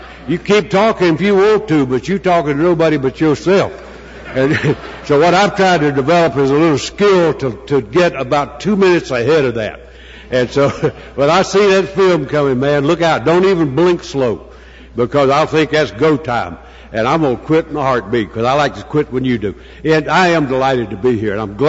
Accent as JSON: {"language": "English", "town": "Southern Pines", "region": "North Carolina", "country": "United States", "said": "I'm an alcoholic. I'm from Southern Pines, North Carolina, and I'm a member of the Primary Purpose Group."}